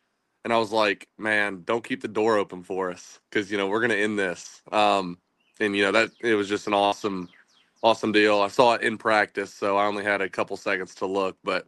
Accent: Jonesboro, Arkansas, United States; So I spent some of my time growing up in Jonesboro, Arkansas.

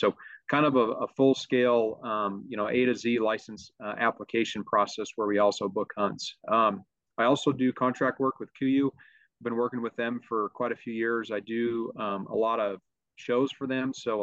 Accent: Montana, United States; As a kid growing up in Montana, where I was born and raised, definitely was immersed in that lifestyle with my family through high school and college in Montana

